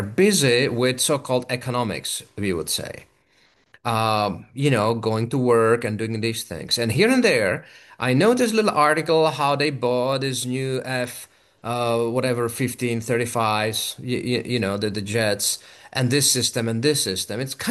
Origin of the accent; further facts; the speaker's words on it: Czechia; And even though I'm from the Czech Republic, we consider ourselves for many decades as a Western society.